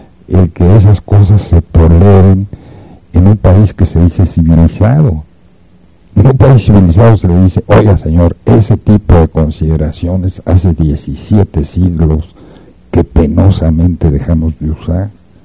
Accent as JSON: {"language": "Spanish", "country": "Mexico"}